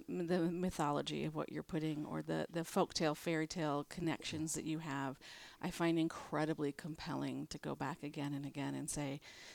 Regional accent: Sioux Falls, South Dakota, United States; that's not necessarily what I expected growing up in Sioux Falls.

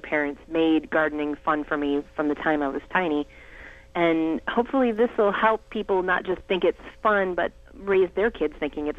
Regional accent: Chicago, Illinois, United States; He's the only person I know with a landline, but I'm from Chicago.

